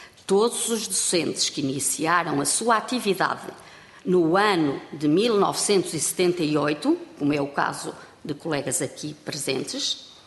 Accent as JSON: {"language": "Portuguese", "town": "Celorico de Basto", "region": "Norte", "country": "Portugal", "said": "nós de Solico de Basto, lá do Ponto Norte."}